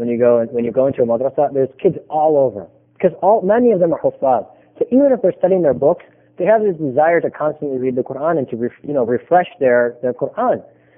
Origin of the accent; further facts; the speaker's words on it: United States; I'm an American.